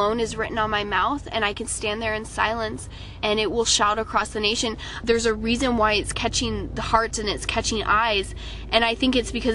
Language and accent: English; Manhattan Beach, California, United States; I'm 23, and I'm from Manhattan Beach, California.